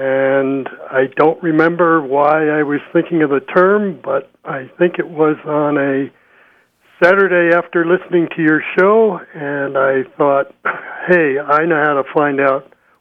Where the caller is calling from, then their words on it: Dolores, Colorado, United States; Dolores, Colorado.